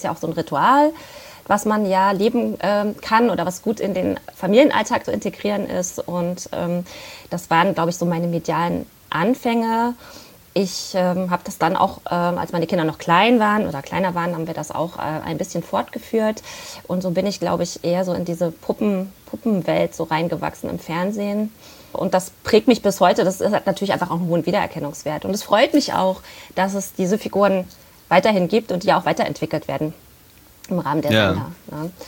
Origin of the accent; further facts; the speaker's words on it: Germany; Ich bin aufgewachsen in der DDR, bis ich 9 Jahre alt war. Und dann haben meine Eltern beschlossen, die DDR zu verlassen. Wir sind dann ganz regulär aus der DDR ausgereist. Das war Mitte der 80er, 1983, genau.